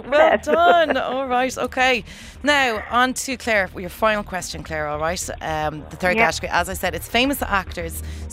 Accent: Connacht, Ireland; I'm actually from Connemara.

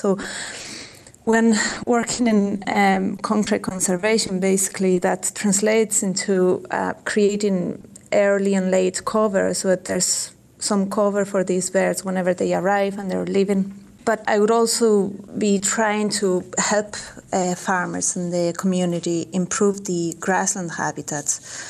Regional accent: Basque Country, Spain; English is a second language; now in Ireland; In the Basque Country, north of Spain, actually.

